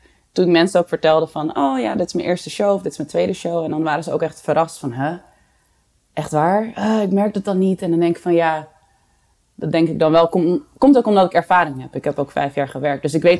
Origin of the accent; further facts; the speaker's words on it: Amsterdam, North Holland, Netherlands; ik ben geboren getogen in Amsterdam. Ik heb er nog steeds een huis, maar ik werkte amper in Nederland.